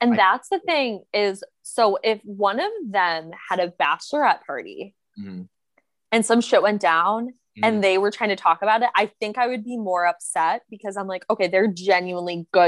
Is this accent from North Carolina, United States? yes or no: no; Detroit, Michigan, United States; I'm from Detroit. Like, I just feel like a kindred spirit.